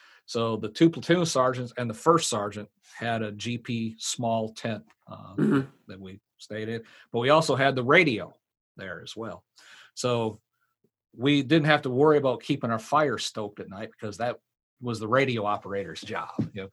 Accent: Michigan, United States; Growing up in Michigan, I learned early on that there's a lot of mosquitoes out there.

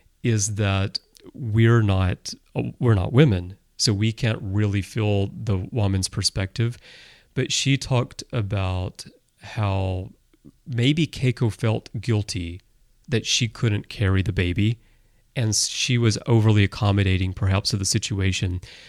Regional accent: United States; born there; I'm American by birth, but Americans would probably look at me as being kind of strange because I don't live in that culture.

